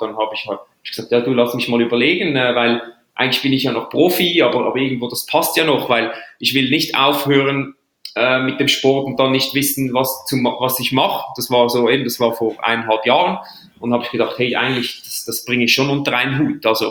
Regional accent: Switzerland; ich als Schweizer

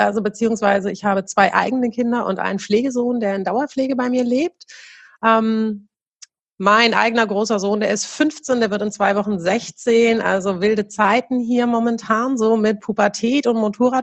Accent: Buxtehude, Lower Saxony, Germany; Ich bin 38 Jahre alt und ich komme aus Buxtehude, also aus der Nähe von Buxtehude.

